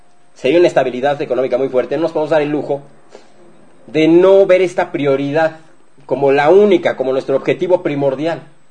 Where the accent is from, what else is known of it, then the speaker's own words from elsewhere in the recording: Mexico; Porque así somos los mexicanos, ¿no? Somos muy responsables.